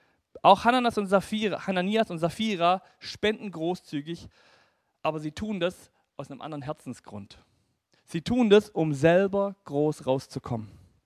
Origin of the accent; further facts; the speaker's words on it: Baden-Württemberg, Germany; für mich als Schwabe ein bisschen tragisch